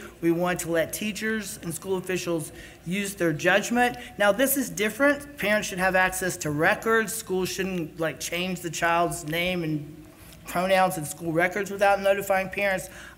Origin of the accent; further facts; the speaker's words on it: Texas, United States; You know, when I grew up in Texas, I had a very difficult time as a young person in high school.